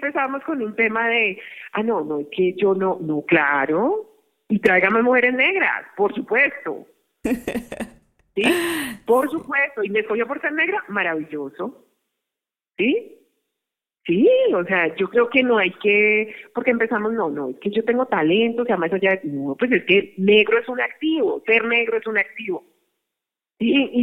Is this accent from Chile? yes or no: no; Colombia; yo soy colombiano